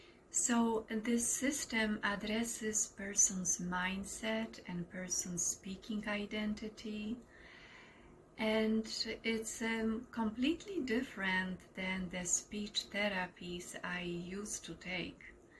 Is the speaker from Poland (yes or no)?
yes; Poland; English is a second language; now in United States; I live in Hawaii. I am originally from Poland and English is my second language.